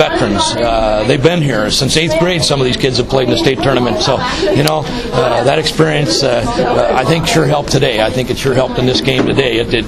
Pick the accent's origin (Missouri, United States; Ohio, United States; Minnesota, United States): Minnesota, United States; Barnum; We're from Barnum, Minnesota. You've got country girls here. We're not city girls.